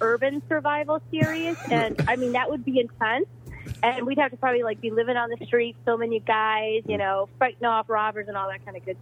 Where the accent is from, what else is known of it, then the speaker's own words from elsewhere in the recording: Wisconsin, United States; I'm actually from Wisconsin, and at the moment I'm in Toronto